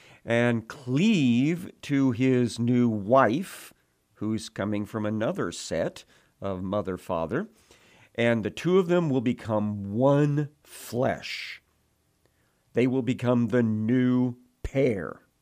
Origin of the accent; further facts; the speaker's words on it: the South, United States; That's the way we'd say it down the place where I grew up in the South.